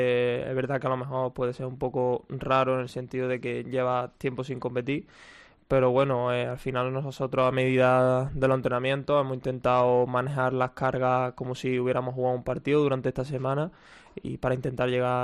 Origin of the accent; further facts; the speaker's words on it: Spain; Y aparte estoy en mi país, en España, y entonces entiendo mejor los estilos de juego.